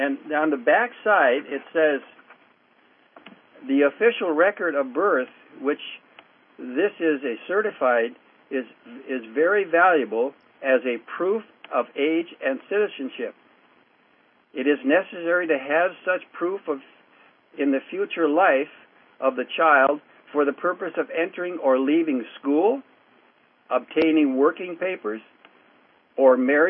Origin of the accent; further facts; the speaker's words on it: North Dakota, United States; born there; Bismarck, North Dakota, where I was born in Grand Forks County.